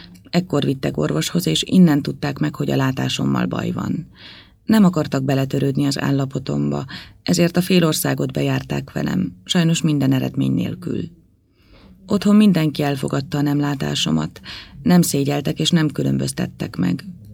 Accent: Tiszaújváros, Borsod-Abaúj-Zemplén, Hungary; born there; 17 éves. Még a régi Leninvárosban születtem, ma már Tiszaújváros.

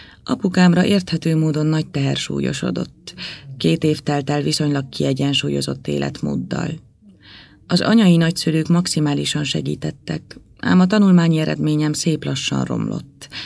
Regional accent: Tiszaújváros, Borsod-Abaúj-Zemplén, Hungary; born there; 17 éves. Még a régi Leninvárosban születtem, ma már Tiszaújváros.

